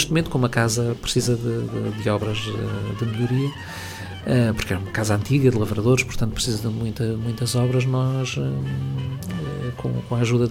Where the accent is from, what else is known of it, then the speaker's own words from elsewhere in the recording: Lisbon, Portugal; eu sempre fui menino da cidade. Eu nasci em Lisboa e sempre vivi em contexto mais urbano